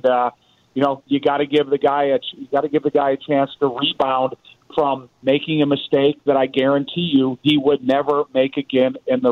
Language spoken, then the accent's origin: English; Joliet, Illinois, United States; I'm from Joliet, Illinois. I've never seen that stuff before.